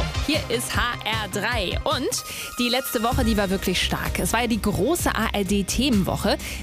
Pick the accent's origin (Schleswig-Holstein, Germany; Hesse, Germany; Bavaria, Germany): Hesse, Germany; damit es hier noch ein bisschen schöner und lebenswerter wird bei uns zu Hause in Hessen.